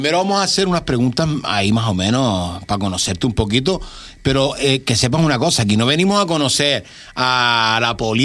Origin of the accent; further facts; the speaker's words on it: Canary Islands, Spain; accent: Canarian; hay que ir buscando las palabras del dialecto nuestro canario.